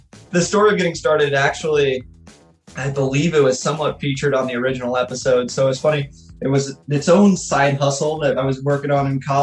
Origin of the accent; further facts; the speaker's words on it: Alaska, United States; And being a hockey player growing up in Alaska, I was always interested in the concept of warmer hockey gear for playing outside.